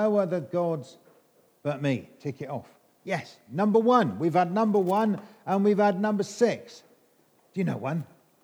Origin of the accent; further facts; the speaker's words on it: England, United Kingdom; accent: English; Covet, not cover. It's my English accent. I know it is.